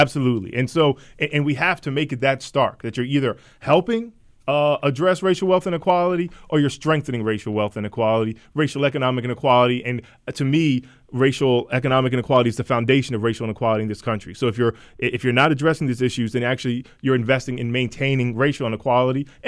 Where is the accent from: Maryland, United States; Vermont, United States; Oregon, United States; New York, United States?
Maryland, United States; Columbia; I grew up in Columbia, Maryland, outside of Baltimore.